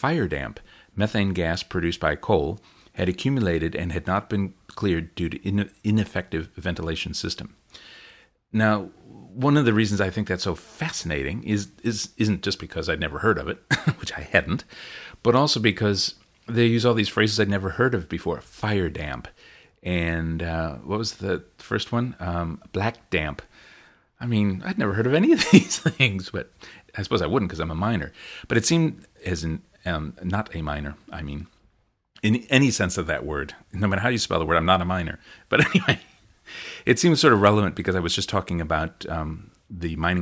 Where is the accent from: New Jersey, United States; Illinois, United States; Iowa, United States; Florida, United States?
Illinois, United States; Chicago; now in New Zealand; because obviously I didn't originate here. I came here from Chicago.